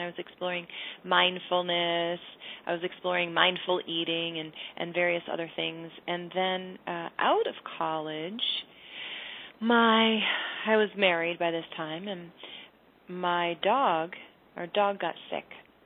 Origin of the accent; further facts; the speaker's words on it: Michigan, United States; I grew up in Michigan. There was no one talking about that stuff.